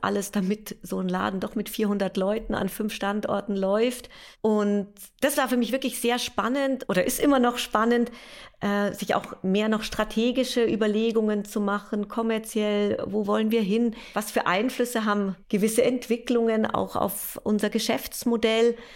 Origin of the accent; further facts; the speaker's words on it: Munich, Bavaria, Germany; Ich bin ja ursprünglich aus München